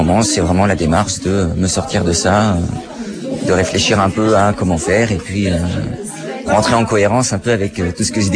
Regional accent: Paris, Île-de-France, France; Je viens de Paris

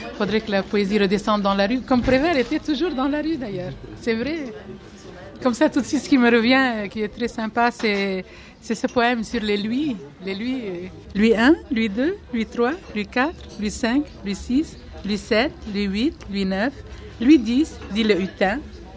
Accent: Lebanon; now in France; Je viens du Liban, mais je suis française du Liban.

